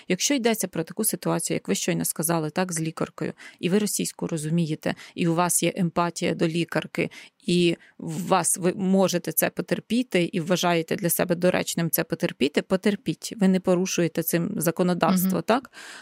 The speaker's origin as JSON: {"language": "Ukrainian", "region": "Eastern Ukraine", "country": "Ukraine", "said": "але я сама зі Сходу України, моя сім'я зі Сходу України"}